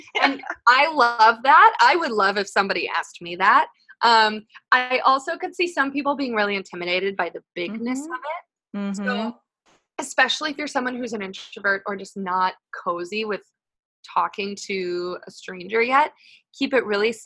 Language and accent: English; Midwest, United States; I'm from the Midwest, and if anybody's been there, you'll know that Midwesterners are willing to talk to anybody